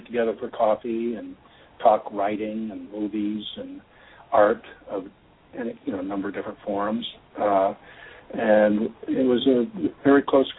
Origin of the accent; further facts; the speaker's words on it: St. Louis, Missouri, United States; also born or lived in California; I was born in Northern California, but grew up in St. Louis.